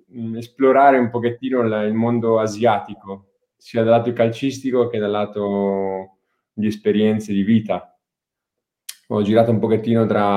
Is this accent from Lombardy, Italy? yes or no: yes; Pieve Porto Morone, Lombardy, Italy; born there; Io sono originario di Pavia, precisamente di Pio e Porto Morone, che è un paesino di qualche migliaia di persone, e non è molto lontano da Pavia, e sono nato lì e ho tuttora la mia famiglia in quel paese.